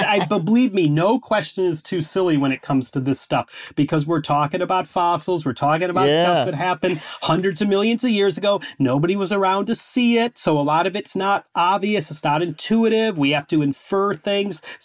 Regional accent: Chicago, Illinois, United States; moved away as an adult; now in United Kingdom; so I grew up in the Chicago area. You know, I live in Scotland now. I've been here about 10 years, but I'm from the Midwest. I'm from near Chicago.

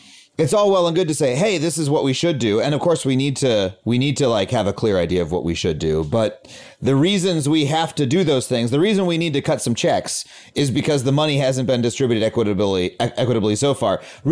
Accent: New York, United States; I mean, I grew up on Long Island

